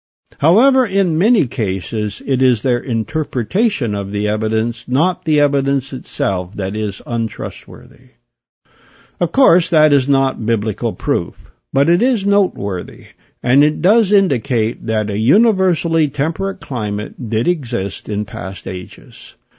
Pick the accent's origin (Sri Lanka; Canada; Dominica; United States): Canada; And I'm not just saying that because I'm a Canadian.